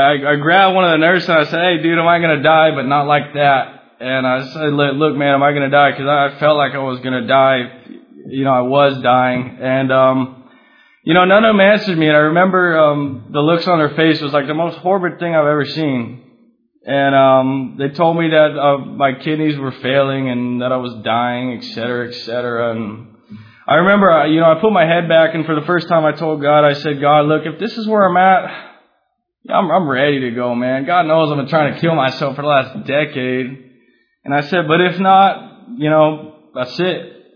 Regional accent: Encinitas, California, United States; I'd say I'm from Encinitas.

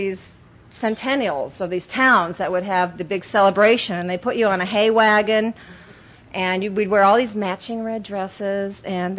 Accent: Iowa, United States; You know, I grew up in Iowa, and it was like, oh, my first resentment.

